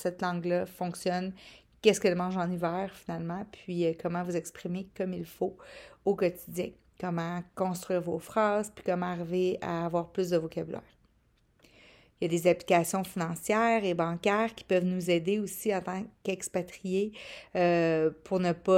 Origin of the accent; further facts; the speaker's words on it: Quebec, Canada; ce qui se passe chez nous au Québec